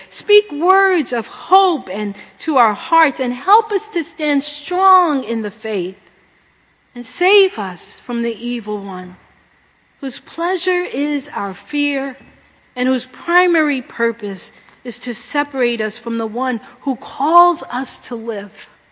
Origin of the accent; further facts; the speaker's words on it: Brooklyn, New York, United States; I grew up in Brooklyn, New York, this big borough, and I thought I knew all about Brooklyn